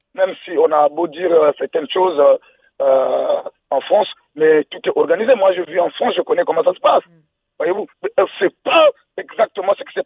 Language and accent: French; Brazzaville, Republic of the Congo; je suis congolais de Brazzaville.